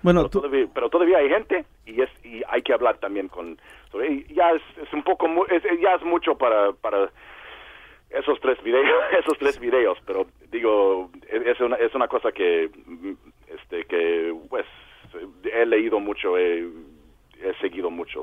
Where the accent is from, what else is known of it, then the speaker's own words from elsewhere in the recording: San Antonio, Texas, United States; Mis abuelos eran inmigrantes en México y yo crecí en San Antonio, Texas, muy cerca de la frontera.